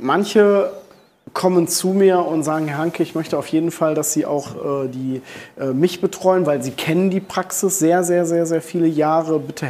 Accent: Duisburg, North Rhine-Westphalia, Germany; ich bin Ruhrgebietskind, ich komme aus Duisburg.

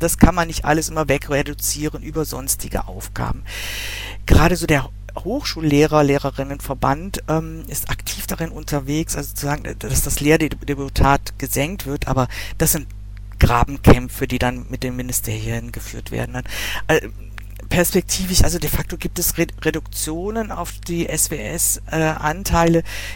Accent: Bavaria, Germany; Also ich komme aus dem Münchner Bereich.

